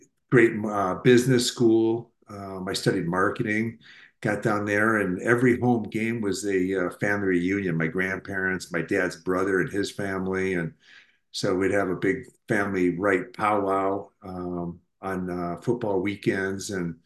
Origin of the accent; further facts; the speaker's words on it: Minneapolis, Minnesota, United States; I grew up in Minneapolis. All my relatives are from Iowa.